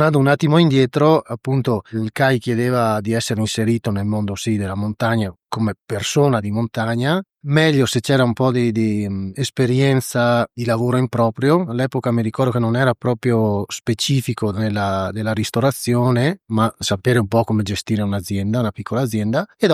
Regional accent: Agordo, Veneto, Italy; io sono originario di Agordo, qua nella valle sotto a noi.

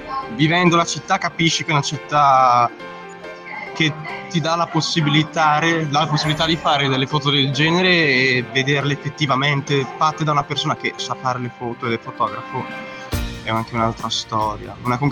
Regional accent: Cremona, Lombardy, Italy; Io sono di Cremona.

